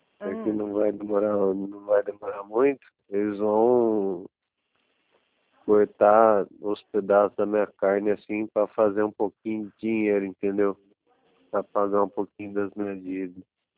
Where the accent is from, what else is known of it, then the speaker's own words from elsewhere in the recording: Sertãozinho, São Paulo, Brazil; Sertãozinho, interior